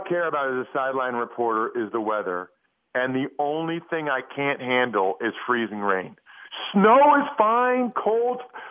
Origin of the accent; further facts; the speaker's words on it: Wyomissing, Pennsylvania, United States; Yeah, so Henny's from my hometown. Henny's from Wyomissing.